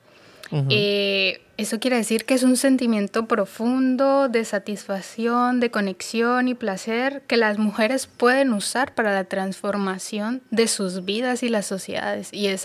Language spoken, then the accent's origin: Spanish; Cali, Valle del Cauca, Colombia; De Cali, Colombia. Pero soy hija del Pacífico colombiano, que es una de las cunas de la afrocolombianidad.